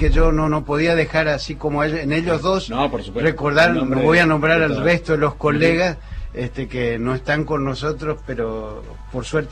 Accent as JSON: {"language": "Spanish", "town": "Zapallar", "country": "Argentina", "tie": "born there", "said": "Yo nací en el Zapallar, que es un pueblo que está acá a 120 kilómetros, estoy muy orgulloso de él"}